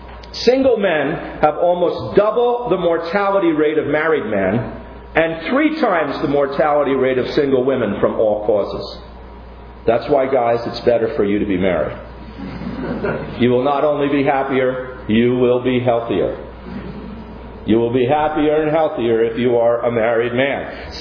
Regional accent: New Jersey, United States; I'm a Texan now. Actually, from New Jersey and now Texas, I'm still a Jerkson.

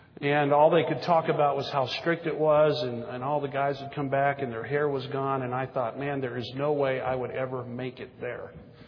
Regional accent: Texas, United States; And I came from Texas, so I had a belt buckle the size of a small hubcap.

